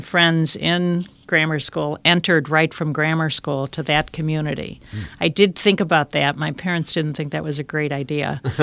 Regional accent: Wilmette, Illinois, United States; And then when I was ready to go to school, I was raised in Wilmette and went to St. Joseph's Parish in Wilmette.

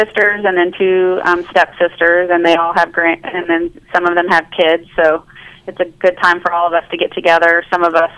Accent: Evansville, Indiana, United States; I'm from Evansville, Indiana, which is southern Indiana by Kentucky.

